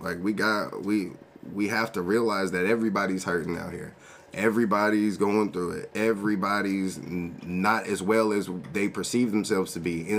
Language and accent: English; California, United States; I mean, I come from the Bay.